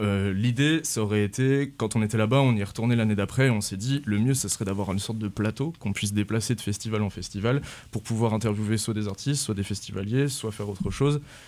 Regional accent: Moëlan-sur-Mer, Brittany, France; on vient d'une petite ville du Finistère Sud qui s'appelle Mouëlan-sur-Mer.

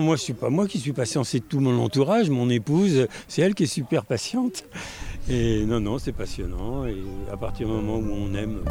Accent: Paris, Île-de-France, France; also born or lived in Brittany; je suis parisien, mais je me rends compte que j'ai vécu plus en Bretagne qu'à Paris, donc je suis presque accepté maintenant en Bretagne depuis 40 ans que j'y suis.

